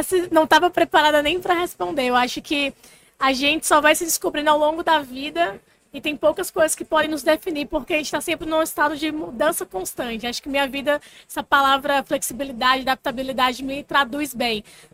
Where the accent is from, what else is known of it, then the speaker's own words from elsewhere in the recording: Rio Grande do Norte, Brazil; eu venho de uma família muito humilde, do Nordeste, história nordestina, sou do Rio Grande do Norte. Meus pais carregam aquela história tradicional nordestina do interior da Paraíba.